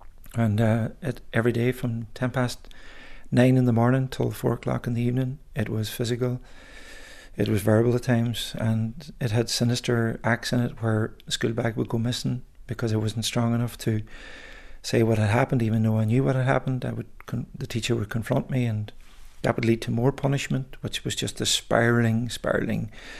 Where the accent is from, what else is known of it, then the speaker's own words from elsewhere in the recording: Ulster, Ireland; Growing up in Donegal